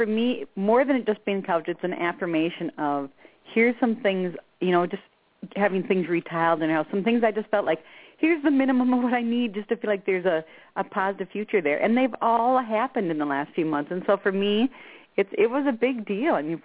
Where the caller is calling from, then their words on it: Minnesota, United States; I'm calling from Minnesota.